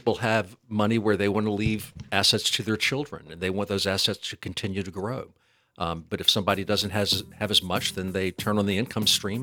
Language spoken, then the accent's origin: English; Baton Rouge, Louisiana, United States; I grew up in Collegetown near LSU, and there was a cemetery there called Collegetown Cemetery.